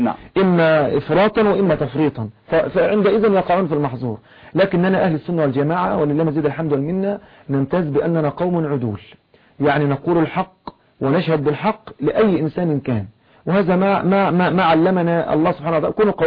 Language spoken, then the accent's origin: Arabic; Egypt; ونحن يعني نحن قلنا نحن هنا في مصر يعني تسيل دموع الناس شوقا